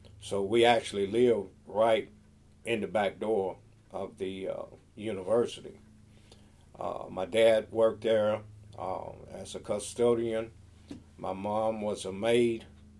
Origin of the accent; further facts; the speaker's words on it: Suwanee, United States; also born or lived in Winchester; my memories as a child growing up in Suwanee, I think I was born in Winchester. I'm not sure when we actually made residence in Suwanee.